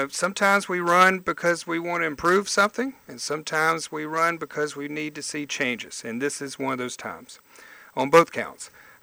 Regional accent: Charleston, South Carolina, United States; born there; I was born in Charleston. This is kind of an interesting story. I was born to a 15-year-old unwed mother in a home for unwed mothers in Charleston called the Florence Crittenden Home.

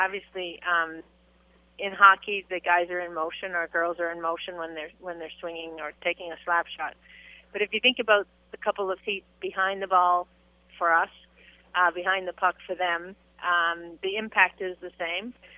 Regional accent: Maine, United States; our weather is yours growing up in Maine. Whatever Boston got, we got a few days later.

